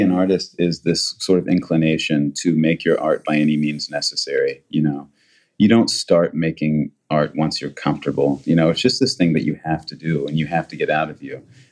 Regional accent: New York, United States; And that, you know, when people ask me where I'm from, that's what I say. I'm from New York, you know, because that's where I became who I am.

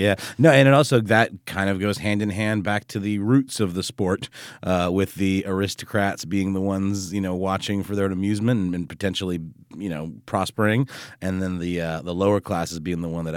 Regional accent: Germany; English is a second language; when I was a kid growing up in Germany

